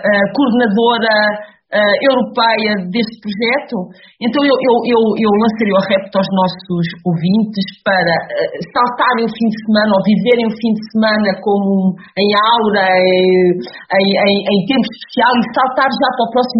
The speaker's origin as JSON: {"language": "Portuguese", "town": "Fermentelos", "region": "Aveiro", "country": "Portugal", "lives_now": "Berlin, Germany", "said": "sou de Formentelos, originalmente, estou baseada em Berlim, onde vivo"}